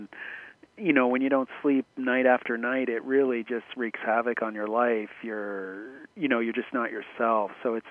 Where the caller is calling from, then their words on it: Nova Scotia, Canada; I'm calling from Nova Scotia.